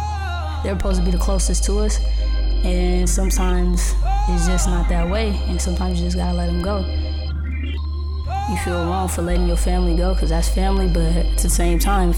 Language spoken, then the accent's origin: English; San Francisco, California, United States; I'm from San Francisco, California.